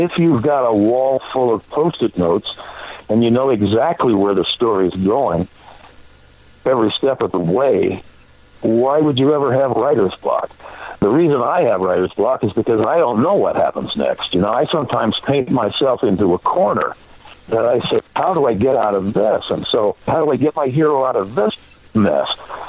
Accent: Casper, Wyoming, United States; I grew up in Wyoming, and my grandmother was a ranch cook.

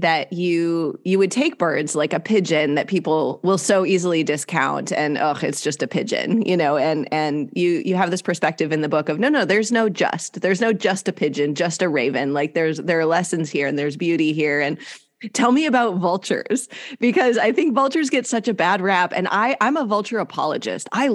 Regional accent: Wisconsin, United States; I grew up in Wisconsin and I thought ruby-throated hummingbirds were it. That was a hummingbird. And now I live in Southern California

